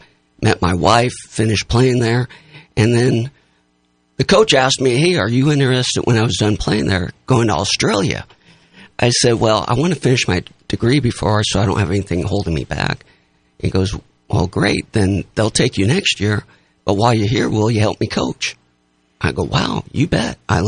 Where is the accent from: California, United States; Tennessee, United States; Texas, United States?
California, United States; Grass Valley; Well, I grew up in Grass Valley, went to Nevada Union.